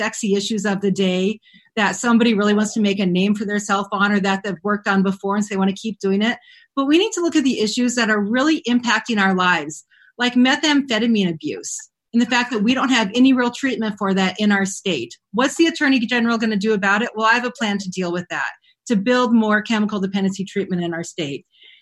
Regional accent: Montana, United States; I grew up in Montana. I grew up on the dirt roads of our state, you know, riding my bike, riding horses in the woods

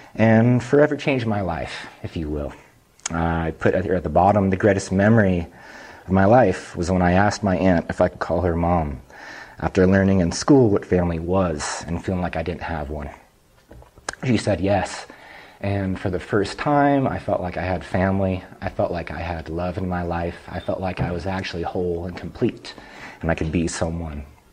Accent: California, United States; I am from Northern California, from Humboldt County specifically. I grew up very sheltered in the woods, about an hour from the nearest town.

